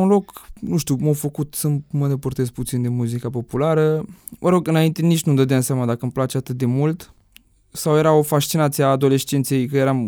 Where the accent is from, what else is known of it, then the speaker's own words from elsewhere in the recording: Botoșani, Botoșani County, Romania; Sunt moldovean, din Botoșani. M-am născut prematur, am stat la incubator.